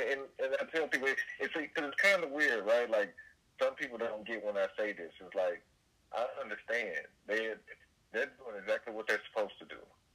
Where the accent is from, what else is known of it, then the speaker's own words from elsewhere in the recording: Dallas, Texas, United States; I'm from Dallas, Texas.